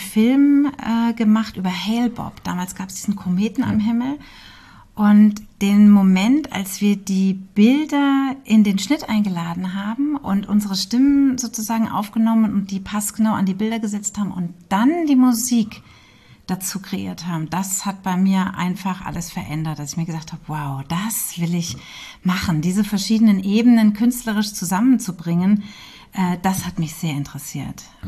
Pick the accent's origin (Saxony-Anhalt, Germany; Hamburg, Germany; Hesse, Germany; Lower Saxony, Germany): Hesse, Germany; Hünfeld; Ich komme eigentlich aus Hünfeld und bin da geboren in Hünfeld, bin da aufgewachsen. Ja, habe meine Schulzeit da verbracht, meine Lehre gemacht und mein Abi dort gemacht und bin erst dann zum Studieren nach Würzburg gezogen.